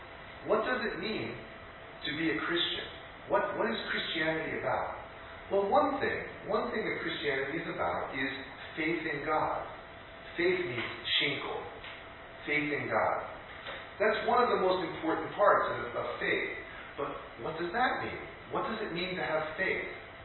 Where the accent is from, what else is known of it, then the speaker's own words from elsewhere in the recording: United States; But I'm American, and maybe because I'm American, I don't know, but I love surprise gifts.